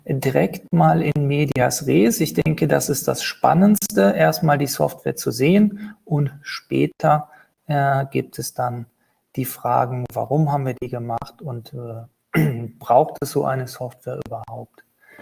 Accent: Cologne, North Rhine-Westphalia, Germany; Ich komme aus Köln

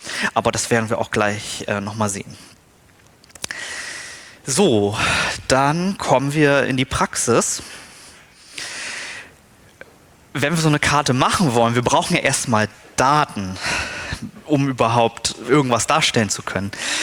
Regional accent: Kiel, Schleswig-Holstein, Germany; So, ich komme aus Kiel

